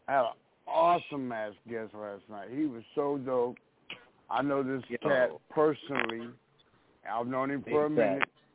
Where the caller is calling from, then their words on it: Minneapolis, Minnesota, United States; I'm calling from Minneapolis, St. Paul, Minnesota.